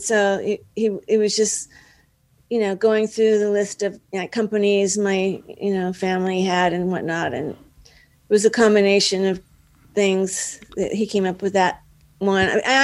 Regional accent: Dallas, Texas, United States; moved away as an adult; now in Los Angeles, United States; Yeah, I'm from Dallas. Yeah.

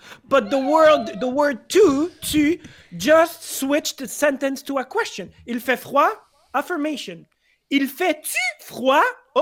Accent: Quebec, Canada; accent: Quebecois; English is a second language; or just to tell my jokes in my pure Quebecois accent, but to make sure that people actually still understand me.

